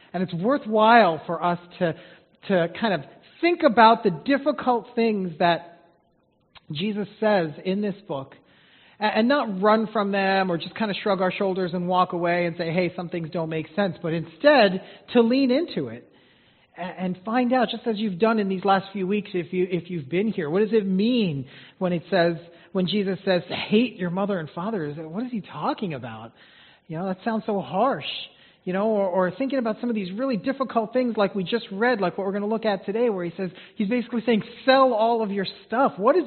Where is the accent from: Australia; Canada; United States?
United States; Mineola, New York; Like I was born here. I was born in Mineola and lived here most of my life.